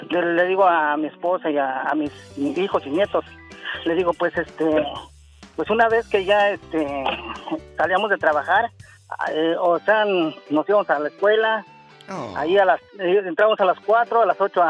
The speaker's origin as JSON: {"language": "Spanish", "town": "Chilpancingo", "region": "Guerrero", "country": "Mexico", "said": "Yo vengo de México, del estado de Guerrero, de la capital."}